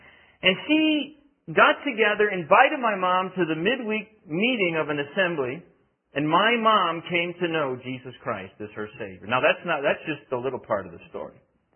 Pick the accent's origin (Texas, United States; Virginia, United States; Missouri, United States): Missouri, United States; St. Louis; I'm from St. Louis, Missouri.